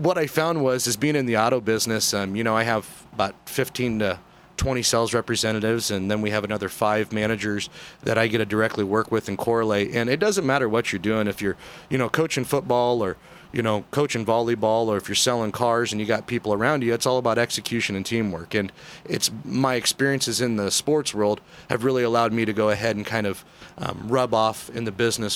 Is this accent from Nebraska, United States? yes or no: yes; Aurora, Nebraska, United States; I grew up in Aurora, Nebraska. I mean, that's very similar to the whole Mayberry setting. Good old little town, you know, very tight-knit, family-oriented.